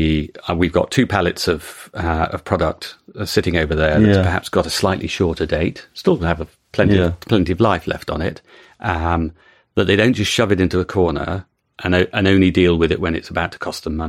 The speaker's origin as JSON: {"language": "English", "country": "United Kingdom", "said": "And I have to say, as a Brit, I'm incredibly proud that we are up there in turning waste food into energy."}